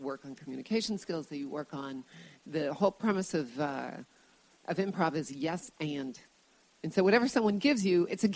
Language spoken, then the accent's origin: English; New Orleans, Louisiana, United States; born or raised there